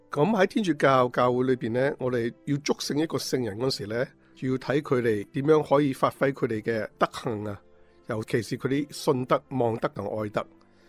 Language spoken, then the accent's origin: Cantonese; China; now in Canada; 我自己细个时呢都系读圣约瑟修院啦。圣约瑟其实系我哋中国人呢系一个珠宝嚟嘅。后面我去咗移民呢